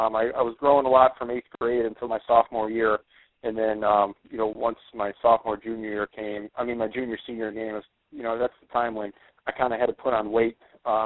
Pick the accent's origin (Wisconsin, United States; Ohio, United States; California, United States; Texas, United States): Ohio, United States; Cleveland; I was born and raised in Cleveland, and, you know, back in the, you know, 80s, which was, you know, kind of like my, you know, growing up years